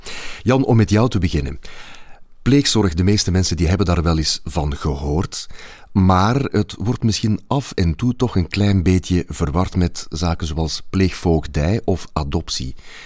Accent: Flanders, Belgium; Maar is dat iets dat sterk aanwezig is bij ons in Vlaanderen?

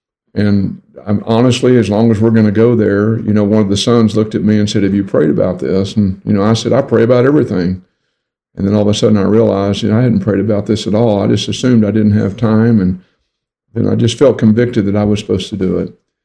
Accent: Texas, United States; So we have our own language down here. I tell people English is my second language. You know, Texan is my first.

